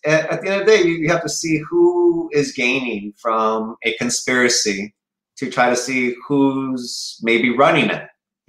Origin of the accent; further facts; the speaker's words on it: Chicago, Illinois, United States; I grew up in Chicago, in Little Village in the 90s. There's a lot of weird stuff, a lot of violence going on.